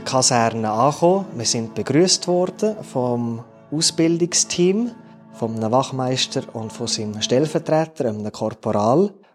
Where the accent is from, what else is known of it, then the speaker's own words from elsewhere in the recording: Interlaken, Bern, Switzerland; Ich bin in Interlaken aufgewachsen. Berge oben dran und Berge unten dran. Nicht zu eng, aber doch relativ eng.